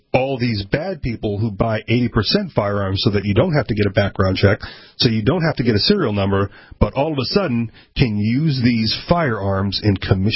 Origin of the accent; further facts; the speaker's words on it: United States; Yeah, that's part of the deal where, as an American, you can manufacture your own at home.